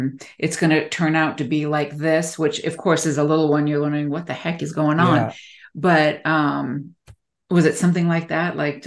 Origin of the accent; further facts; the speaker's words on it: California, United States; now in Michigan, United States; cause I'm from California.